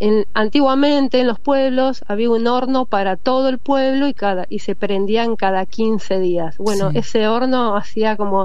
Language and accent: Spanish; Argentina; Sentí que soy argentina, amo mi país.